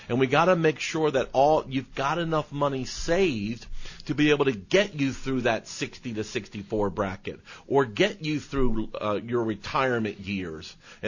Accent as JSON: {"language": "English", "town": "Atlanta", "region": "Georgia", "country": "United States", "tie": "born or raised there", "said": "Yeah, she's from my hometown here in Atlanta."}